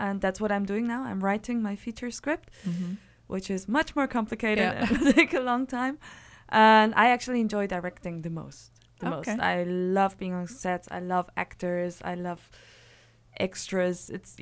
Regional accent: Switzerland; English is a second language; I'm from Europe, I'm from Switzerland.

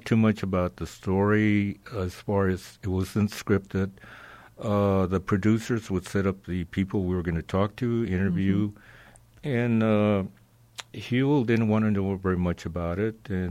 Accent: San Bernardino, California, United States; born there; I was born here in San Bernardino.

